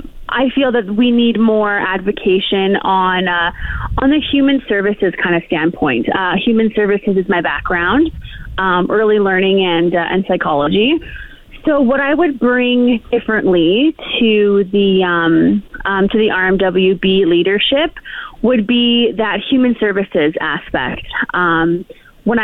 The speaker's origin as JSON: {"language": "English", "town": "Fort McMurray", "region": "Alberta", "country": "Canada", "tie": "born or raised there", "said": "I remember what it was like as a youth growing up in Fort McMurray"}